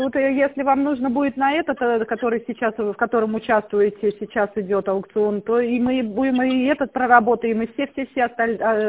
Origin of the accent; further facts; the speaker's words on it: Tver, Tver Oblast, Russia; Так, мы из Тверской области, город Тверь, получается.